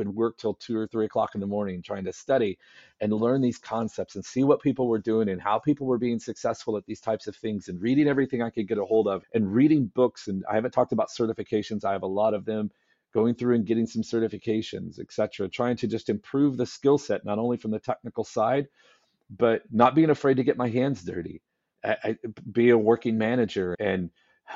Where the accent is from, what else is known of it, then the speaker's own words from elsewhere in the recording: Midwest, United States; I'm a guy from the Midwest who I've just decided that I want to go for some things and I'm going for it, right?